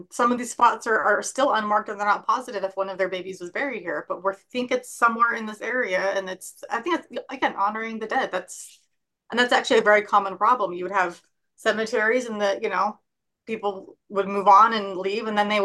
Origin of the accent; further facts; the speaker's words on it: Provo, Utah, United States; Yeah, growing up in Provo.